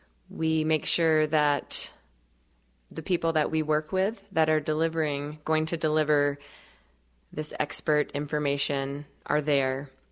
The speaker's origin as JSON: {"language": "English", "region": "Georgia", "country": "United States", "tie": "born or raised there", "said": "I grew up in North Georgia, just below the Blue Ridge Mountains."}